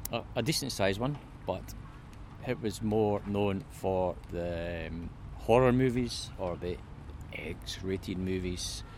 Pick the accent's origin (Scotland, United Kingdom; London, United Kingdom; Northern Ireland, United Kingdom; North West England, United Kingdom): Scotland, United Kingdom; Bathgate; growing up here in my hometown of Bathgate.